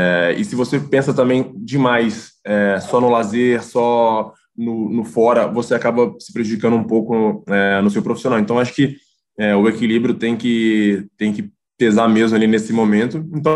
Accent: Contagem, Minas Gerais, Brazil; alguns meninos aqui lá da minha cidade, em Contagem, Belo Horizonte

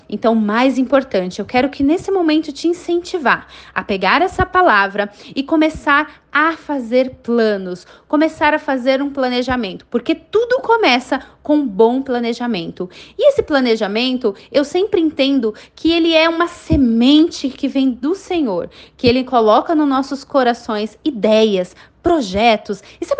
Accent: Barueri, São Paulo, Brazil; eu sou aqui de São Paulo, Barueri, Alphaville, sou da Igreja IBM, que é a Igreja Batista Memorial de Alphaville, sou empreendedora e sou casada, né?

